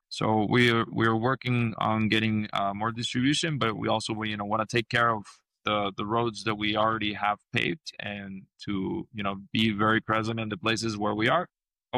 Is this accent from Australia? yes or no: no; Mexico; But, you know, but I grew up in Mexico my whole life. So I'm a reverse immigrant, if you will.